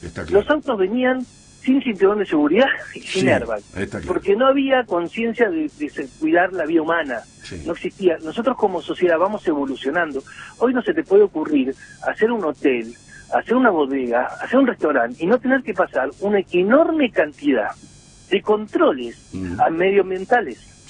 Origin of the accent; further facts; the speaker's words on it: Argentina; y somos Argentina